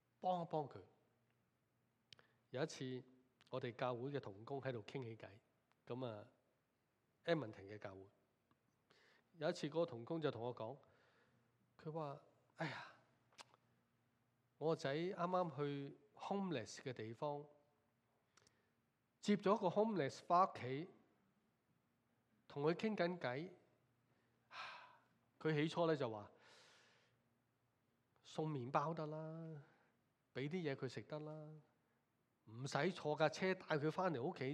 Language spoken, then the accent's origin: Cantonese; Hong Kong; 我哋系香港嚟啊，弟兄姊妹好多都系香港嚟。